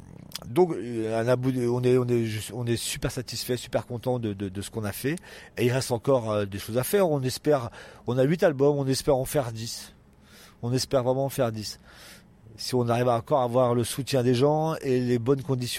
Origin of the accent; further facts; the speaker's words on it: Brittany, France; parce que on avait des affinités avec la Bretagne, je suis de Bretagne